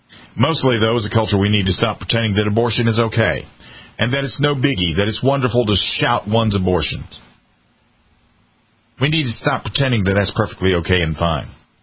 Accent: United States; If you're an immigrant and you're coming over here and you want to be an American like me, come on, brother, sister.

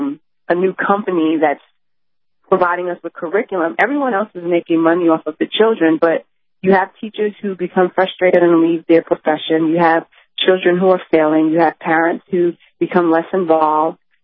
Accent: Brooklyn, New York, United States; I grew up in Crown Heights, Brooklyn, that's similar to Brownsville.

